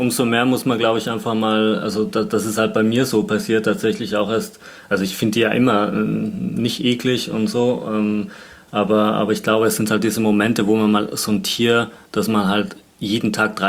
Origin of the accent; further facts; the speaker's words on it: Tyrol, Austria; Ich erinnere mich noch in Tirol, wo ich aufgewachsen bin, hatte jemand früher einen Pfau im Garten.